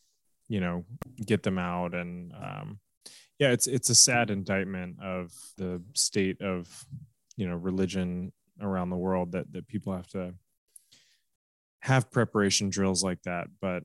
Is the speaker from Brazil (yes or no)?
no; Turkey; So I grew up in Turkey in the 1990s